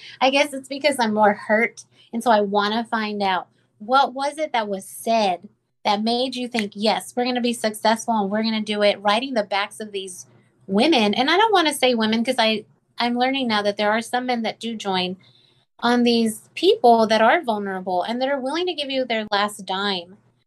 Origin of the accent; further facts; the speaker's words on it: Texas, United States; moved away; I grew up in the Rio Grande Valley. It's like 99% Hispanic.